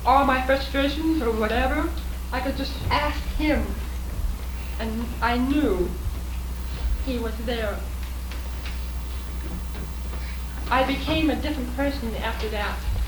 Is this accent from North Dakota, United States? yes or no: no; Vacaville, California, United States; The Lutheran church in my hometown, small town, Vacaville.